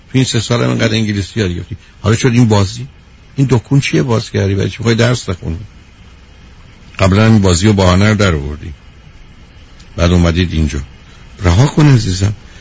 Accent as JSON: {"language": "Persian", "country": "Iran", "moved": "yes", "lives_now": "United States", "said": "من 44 سال تو امریکام، 40 سال این دفعه، 4 سال قبل هر وقت حرف میزنم همین فهم من ایرانیم، امریکایی نیستم"}